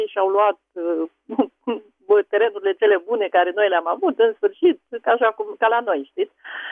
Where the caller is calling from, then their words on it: Bucharest, Romania; Sunt din București